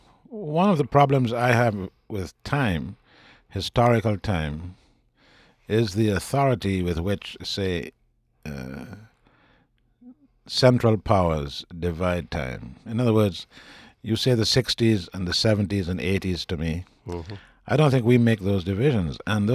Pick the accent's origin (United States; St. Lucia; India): St. Lucia; You know, I'm just simply a St. Lucian. What that means in terms of an apparent lack of history and an apparent lack of culture is not how I judge the country I come from.